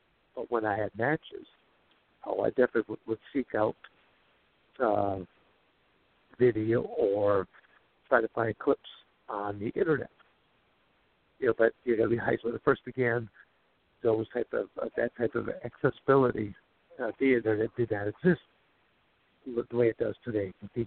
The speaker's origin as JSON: {"language": "English", "region": "Michigan", "country": "United States", "tie": "born or raised there", "said": "Yes, I was born and raised in Michigan. I went to Arizona State on a full athletic scholarship."}